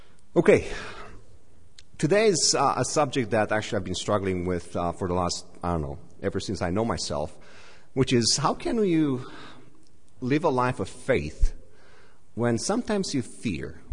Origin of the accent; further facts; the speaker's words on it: Romania; Anyway, I come from Romania. So Romania